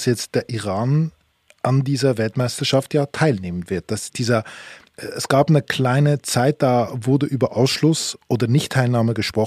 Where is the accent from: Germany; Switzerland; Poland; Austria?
Switzerland; Die Frage ist jetzt natürlich, wie die Öffentlichkeit, sagen wir bei Ihnen in Deutschland, bei uns in der Schweiz, mit der Fußball-WM umgehen wird.